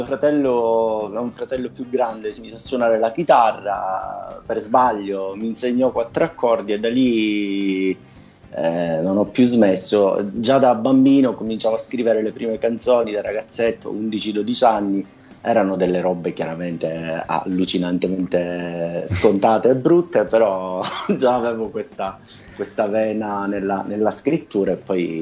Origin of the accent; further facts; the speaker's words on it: Caltanissetta, Sicily, Italy; dell'entroterra sicolo, assolutamente nissenico.